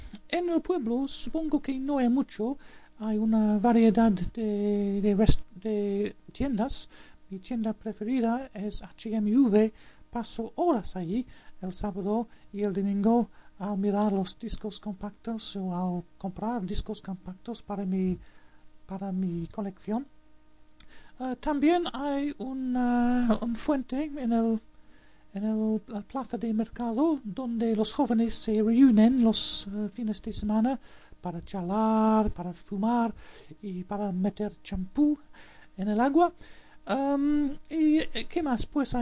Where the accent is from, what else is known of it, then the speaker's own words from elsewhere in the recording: Manchester, North West England, United Kingdom; born there; Spanish is a second language; Pues nací en Manchester, pero vivo ahí desde hace 3, no, 5 años. Y me gusta vivir aquí porque hay mucho que hacer y está situado en una región bastante pintoresca.